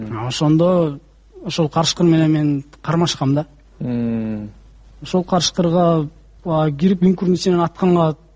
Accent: Aktala, Naryn Region, Kyrgyzstan; Акталадан, өзүм да Акталадан болом.

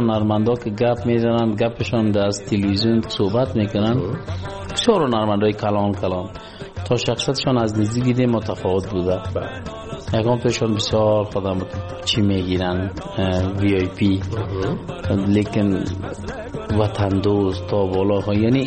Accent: Afghanistan

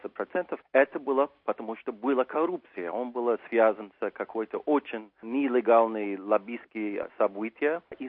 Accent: Montana, United States; Я лично из Монтана, поэтому хорошо знаю этот штат.

